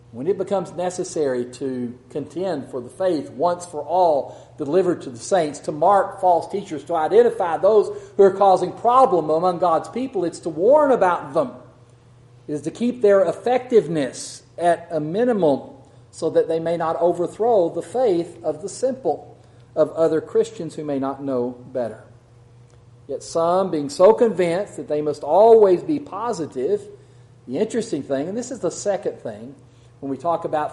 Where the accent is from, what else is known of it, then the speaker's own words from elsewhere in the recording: Odessa, Texas, United States; I preached a lesson on love in Odessa, Texas, which is my hometown, among individuals that I love dearly and have known for a long time.